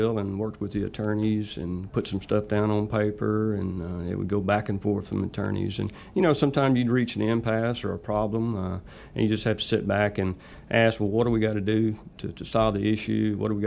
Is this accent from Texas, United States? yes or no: yes; Bryan, Texas, United States; I'm from Bryan. Graduated Bryan High in 1980.